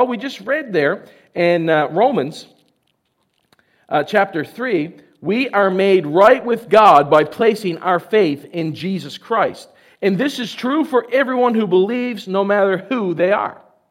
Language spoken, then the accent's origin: English; Newfoundland and Labrador, Canada; I'm originally from Portygrave, Newfoundland.